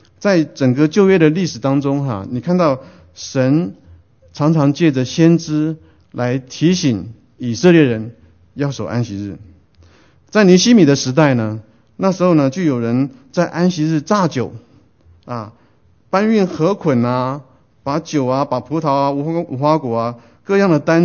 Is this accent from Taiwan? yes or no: yes; Taiwan; 我记得小时候在台湾哈